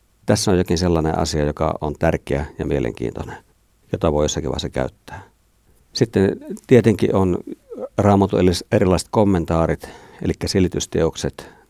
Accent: Lapland, Finland; Mulle itselle Pohjois-Suomesta, Lapista, kun olen kotoisin

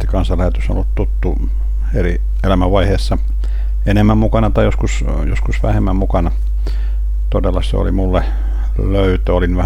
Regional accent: Kouvola, Kymenlaakso, Finland; also born or lived in Anjala; Ja kun Kouvolasta olen siis kotoisin, Anjalasta syntyisin ja Kouvolasta kotoisin

